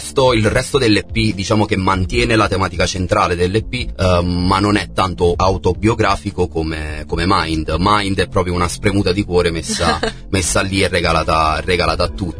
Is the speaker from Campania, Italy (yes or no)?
yes; Campania, Italy; visto che per i miei colleghi torinesi, milanesi e quant'altro, io sono napoletano